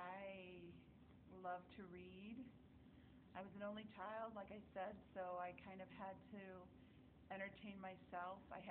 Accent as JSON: {"language": "English", "town": "Rockford", "region": "Illinois", "country": "United States", "tie": "born or raised there", "moved": "as an adult", "said": "I was born in Rockford, Illinois, in way back in 1969, in May 24th."}